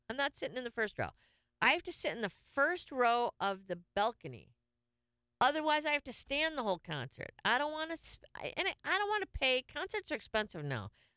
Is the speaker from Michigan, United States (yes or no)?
yes; Detroit, Michigan, United States; I'm from Detroit. We had Joe Louis Arena, Cobo Hall.